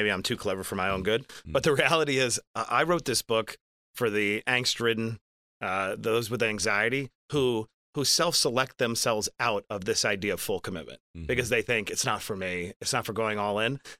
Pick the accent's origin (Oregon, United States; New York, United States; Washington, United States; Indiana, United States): New York, United States; Queens; I grew up in Queens, New York, and really tough circumstances, abject poverty.